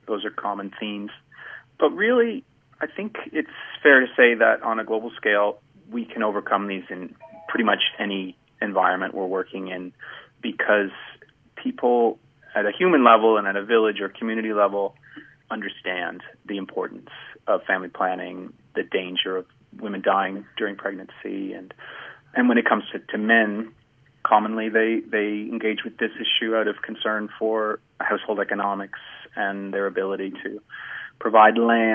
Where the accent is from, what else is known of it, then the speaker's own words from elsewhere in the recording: Canada; So I'm from Canada